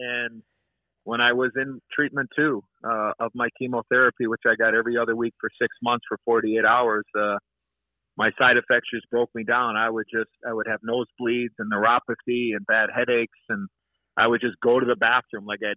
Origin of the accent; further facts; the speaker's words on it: Chicago, Illinois, United States; playing for my hometown team, the Chicago Blackhawks, being drafted in the first round as a 18-year-old kid, you know, which had never been accomplished before, for an American-born hockey player to be the first American-born native son that be ever drafted by his hometown team